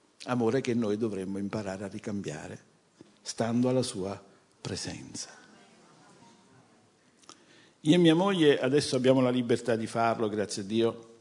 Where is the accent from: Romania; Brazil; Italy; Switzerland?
Italy; Naples, Campania; io sono napoletano, ma mia moglie è siciliana